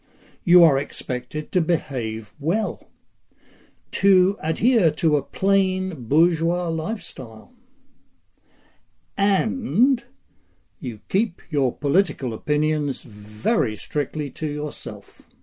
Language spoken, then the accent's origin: English; United Kingdom; now in United States; As an American, I am happy to be living in a republic. I grew up in that monarchy over there, though